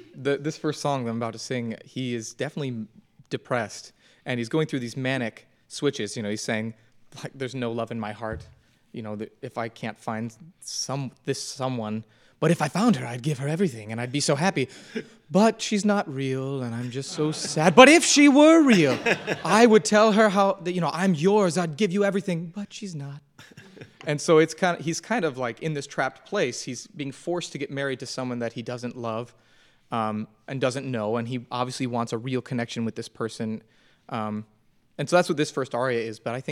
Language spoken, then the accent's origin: English; Detroit, Michigan, United States; So I'm from Detroit, Michigan, where I grew up.